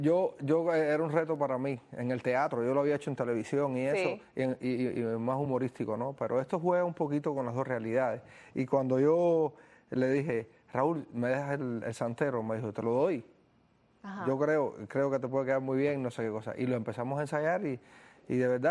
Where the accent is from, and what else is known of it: Las Villas, Cuba